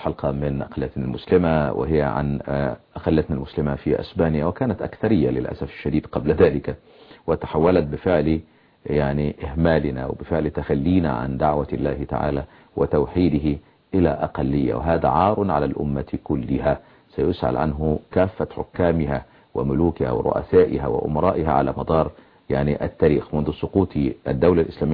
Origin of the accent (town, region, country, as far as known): Egypt